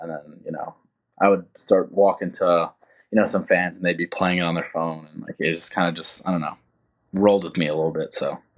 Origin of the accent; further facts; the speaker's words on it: New York, United States; even though I'm from New York, I'm going to be in South Carolina